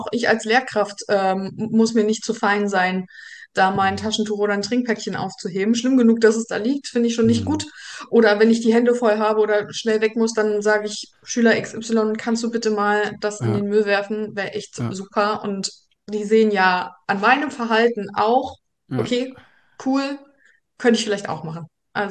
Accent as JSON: {"language": "German", "region": "East Germany", "country": "Germany", "tie": "born there", "said": "Ostdeutschland."}